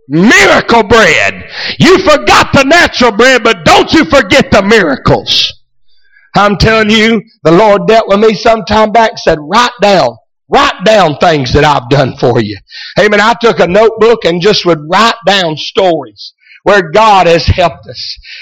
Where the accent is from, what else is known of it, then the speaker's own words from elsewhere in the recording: Oklahoma, United States; we was raised up there in Oklahoma, and we got, y'all probably don't even know what this is, we got commodities. Indian commodities.